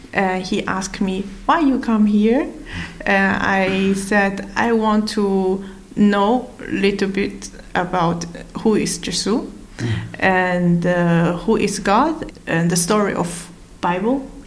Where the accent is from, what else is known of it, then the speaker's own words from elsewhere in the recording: China; But in China, another feeling, I feel more like home